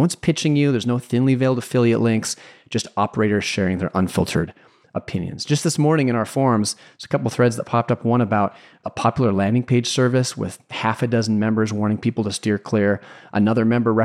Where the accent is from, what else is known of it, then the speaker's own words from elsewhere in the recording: Idaho, United States; I grew up in Idaho and have floated that section of river probably 3 times across my life.